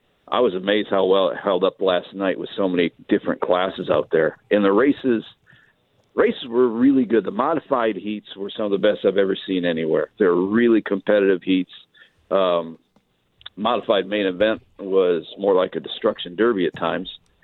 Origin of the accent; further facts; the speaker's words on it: Michigan, United States; You know, in the old days when I was growing up in Michigan, we went to the races sometimes three nights a week.